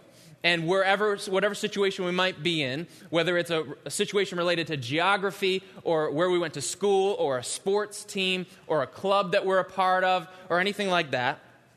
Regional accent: New York, United States; And me and my friends, it was about three or four of us, and we're all from Western New York

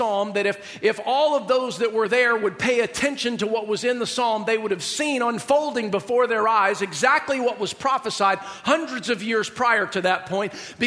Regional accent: United States; particularly as an American or as a minister of the gospel or particularly maybe even as a white person.

